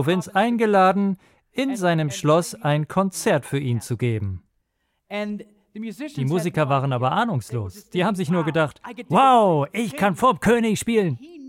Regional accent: United States; Und ich bin Amerikaner.

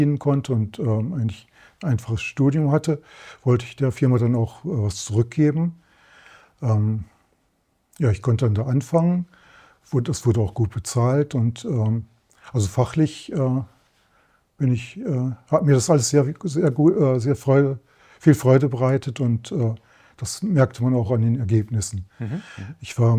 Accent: Spork, North Rhine-Westphalia, Germany; born there; Ich bin geboren auf dem Land in der Nähe von Bocholt, in Spork. Direkt an der holländischen Grenze lag das.

